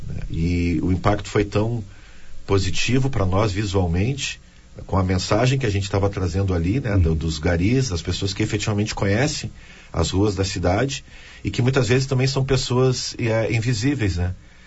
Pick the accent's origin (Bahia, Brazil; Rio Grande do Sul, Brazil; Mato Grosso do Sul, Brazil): Rio Grande do Sul, Brazil; Porto Alegre; Eu me criei na Serraria, extremo sul da cidade